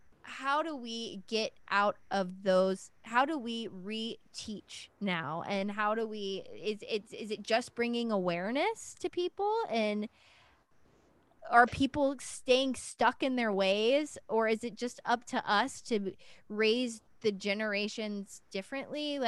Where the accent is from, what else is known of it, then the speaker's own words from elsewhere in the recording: the South, United States; I remember thinking growing up in the South that it wasn't okay for a white woman to marry a black man